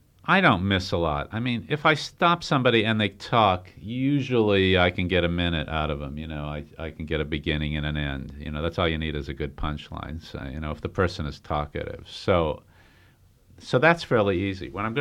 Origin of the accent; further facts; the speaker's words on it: Massachusetts, United States; accent: Boston; And then I always hear my Boston accent when I say pizza there.